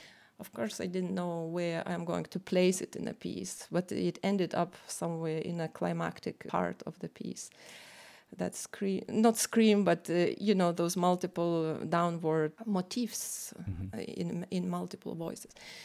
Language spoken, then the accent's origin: English; Lithuania; And because I'm originally from Lithuania, so it's very close to home.